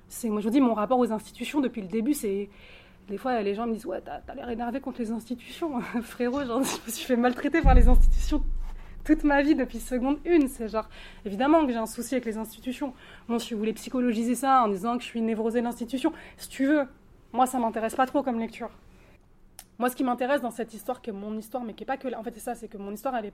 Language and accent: French; Brittany, France; moi je suis bretonne en plus, et c'est vraiment une identité pareille que je revendique, parce que j'ai grandi là-dedans, j'ai la moitié de ma famille qui ont été à Diwan, qui parlent breton